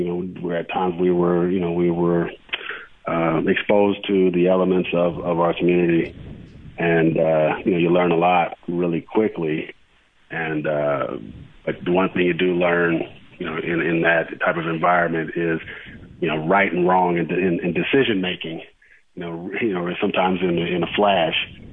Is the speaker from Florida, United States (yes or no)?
no; Compton, California, United States; when I go back to, my childhood and growing up, in Compton and in the L.A. area, I lived in the housing projects that was, probably one of the roughest projects that, that in North America.